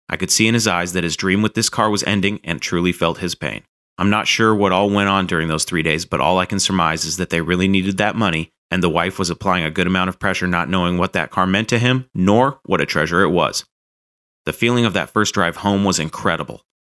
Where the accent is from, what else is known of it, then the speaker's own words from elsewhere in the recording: Nebraska, United States; Growing up in Nebraska, I was in awe at how unrotted out this car was.